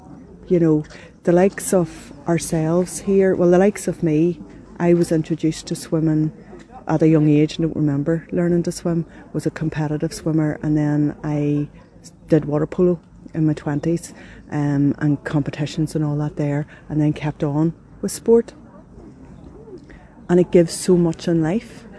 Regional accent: Bangor, Northern Ireland, United Kingdom; Round water all my whole life, growing up in Bangor. Mm-hmm. So the sea was a big thing, and great to be reconnecting here as well.

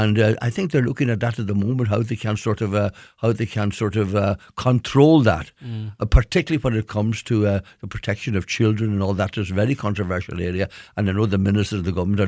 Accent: Ulster, Ireland; I was born in Gidor, where I lived all my life.

